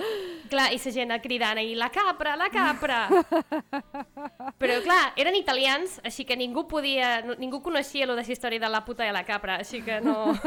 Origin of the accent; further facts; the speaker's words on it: Ibiza, Balearic Islands, Spain; és que jo som d'Eivissa